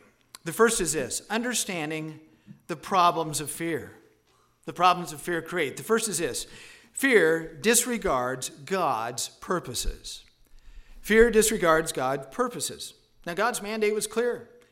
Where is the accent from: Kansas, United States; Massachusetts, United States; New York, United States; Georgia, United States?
Kansas, United States; because I grew up here in Kansas.